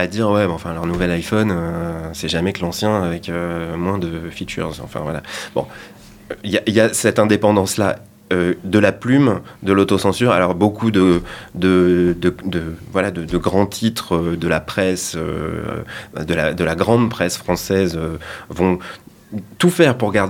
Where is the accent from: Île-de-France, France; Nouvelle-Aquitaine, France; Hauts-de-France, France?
Nouvelle-Aquitaine, France; Limoges; Alors, moi, je suis né pas très loin. Je suis né à Limoges, dans le Limousin. J'ai grandi, j'ai des parents qui étaient corréziens, donc avec un pied en Dordogne aussi, hein, puisque... plutôt Brive